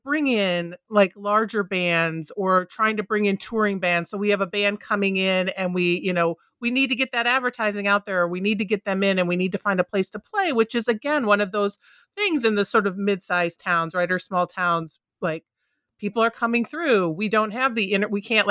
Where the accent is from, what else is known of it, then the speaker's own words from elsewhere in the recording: Minnesota, United States; Because I grew up right outside of Minneapolis, right? Minneapolis, St. Paul.